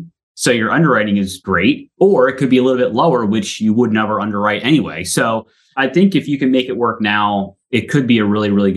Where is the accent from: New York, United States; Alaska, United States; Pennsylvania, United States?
Pennsylvania, United States; moved away; I grew up in Pennsylvania. So I grew up in the Northeast.